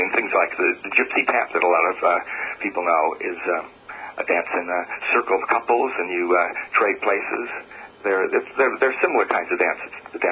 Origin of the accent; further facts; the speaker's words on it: United States; now in New Zealand; You can tell from my accent I'm American. I actually didn't start square dancing until I came to New Zealand.